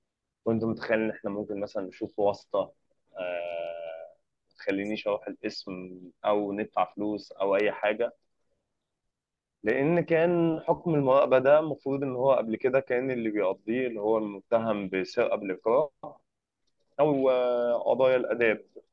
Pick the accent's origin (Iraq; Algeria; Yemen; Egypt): Egypt; Shubra, Cairo Governorate; انا كان محل سكني، انا من شبرا ومحل سكني تبع قسم الساحل